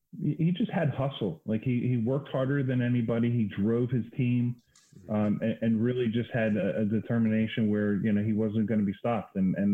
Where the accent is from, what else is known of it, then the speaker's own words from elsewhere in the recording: Pottstown, Pennsylvania, United States; now in Kimberton, United States; I grew up in Pottstown, and I live in Kimberton now in Chester County outside of Philadelphia.